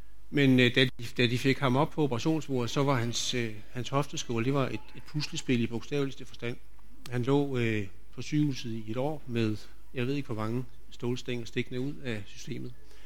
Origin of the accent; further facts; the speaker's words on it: Capital Region of Denmark, Denmark; Jeg havde en, der hvor jeg kommer fra, Nordsjælland.